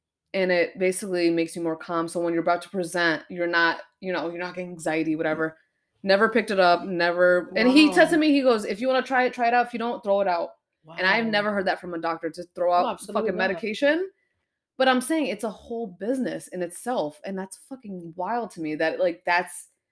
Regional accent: Pakistan; And also, I feel like it's different because I'm Pakistani, he's Pakistani.

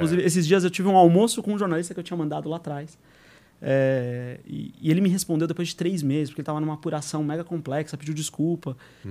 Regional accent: São Paulo, Brazil; Eu queria ficar em São Paulo, eu sou de São Paulo.

